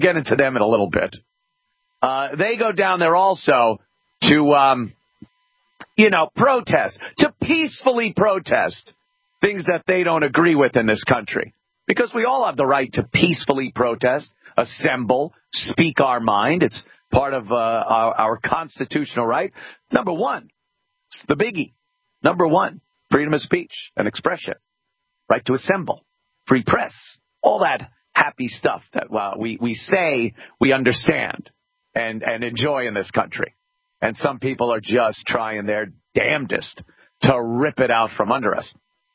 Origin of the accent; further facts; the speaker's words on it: New York, United States; I remember this my entire life growing up in New York, seeing Donald Trump as a public figure.